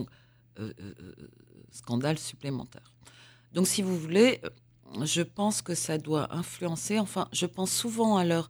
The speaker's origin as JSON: {"language": "French", "town": "Algiers", "region": "Algiers Province", "country": "Algeria", "tie": "born there", "said": "Je suis née en Algérie. Je suis née à Alger, parce que je suis née de mère pied-noir. Donc parfois, je dis que je suis deux fois algérienne, parce que ma mère était pied-noir, mais pied-noir très algérienne."}